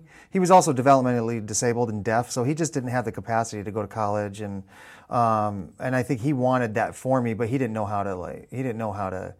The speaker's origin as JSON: {"language": "English", "town": "Escondido", "region": "California", "country": "United States", "tie": "born or raised there", "also_born_or_lived": "St. George, Utah", "said": "I was born in southwestern Utah, in St. George, and then when, in 1987, I think it was, I was like 9 years old, 9 or 10 years old, we moved to Southern California, to Escondido"}